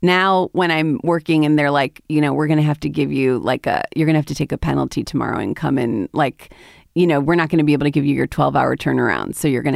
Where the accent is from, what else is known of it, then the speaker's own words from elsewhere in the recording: Midwest, United States; I'm coming from the Midwest. I don't know anything.